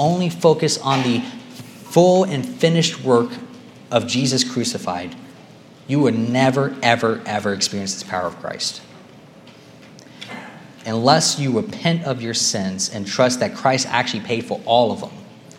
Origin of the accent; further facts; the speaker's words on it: Georgia; English is a second language; she loved my accent. And she asked where I was from, and when I told her I was from Georgia, I was met with a blank stare, and she told me she didn't know where that country was.